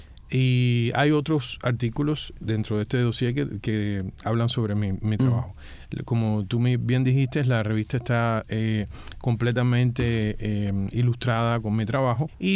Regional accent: Cuba; now in France; mi niñez y mi adolescencia. Pues fue muy rica en cuanto a todo lo que pude almacenar como experiencia cubana, ¿no?

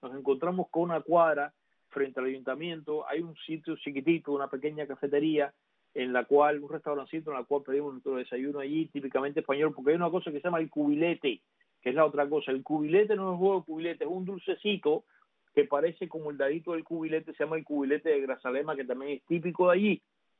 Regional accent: Havana, Cuba; yo crecí en mi barriada en La Habana rodeado de vecinos españoles

